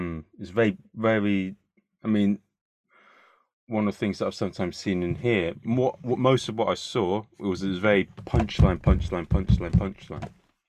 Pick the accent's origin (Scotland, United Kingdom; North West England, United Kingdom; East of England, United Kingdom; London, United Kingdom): London, United Kingdom; I said I was from London, I was performing there.